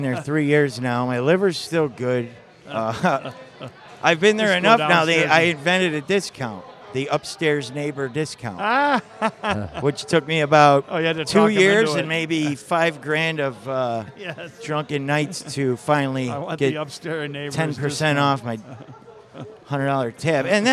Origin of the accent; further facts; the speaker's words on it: Carol Stream, Illinois, United States; So I grew up just outside of Elgin, Illinois, which for those of you who don't know is far west suburb. Bartlett is a high school I went to. Technically, I grew up in Carroll Stream